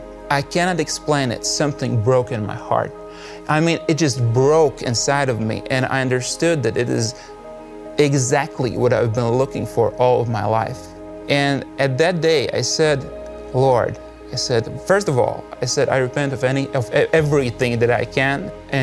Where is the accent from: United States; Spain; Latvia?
Latvia; Riga; English is a second language; this is my wife, Elizabeth. We're from Latvia, Riga.